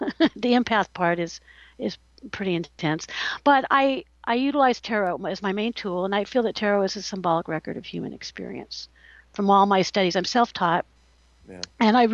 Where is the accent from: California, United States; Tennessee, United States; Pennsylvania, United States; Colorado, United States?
California, United States; So yeah, I was raised in California, but yes, Rancho Circle.